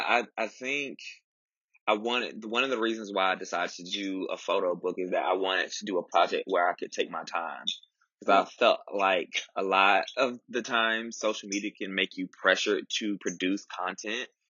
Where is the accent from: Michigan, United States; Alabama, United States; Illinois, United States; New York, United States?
Alabama, United States; Tuskegee; So I grew up in Tuskegee, Alabama, a very historic place.